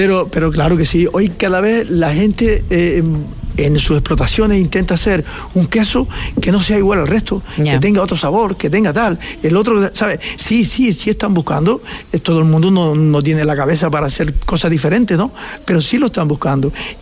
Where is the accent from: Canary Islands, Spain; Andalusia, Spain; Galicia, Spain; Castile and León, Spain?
Canary Islands, Spain; Nosotros a veces como majoreros, yo sí puedo criticarme yo mismo, que yo soy más majorero.